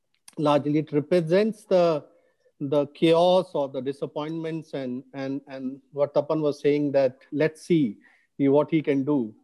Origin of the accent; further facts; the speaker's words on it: Uttar Pradesh, India; also born or lived in Kanpur; While I was born in Kanpur, I grew up in very, very small towns of Uttar Pradesh in different places.